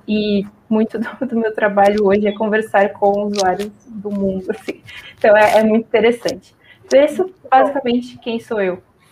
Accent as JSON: {"language": "Portuguese", "town": "Santos", "region": "São Paulo", "country": "Brazil", "lives_now": "São Paulo, Brazil", "said": "Eu sou de Santos, mas atualmente moro em São Paulo."}